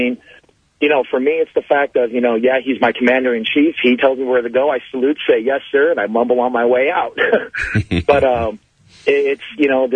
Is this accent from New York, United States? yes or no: no; Tennessee, United States; now in California, United States; I'm originally from Tennessee, so I have those deep southern roots.